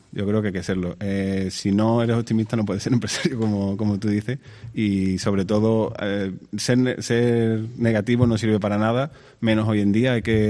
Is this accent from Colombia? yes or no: no; Seville, Andalusia, Spain; yo soy de Sevilla y mi socio es de Sevilla y el hecho de montar la empresa en Rota era un poco una apuesta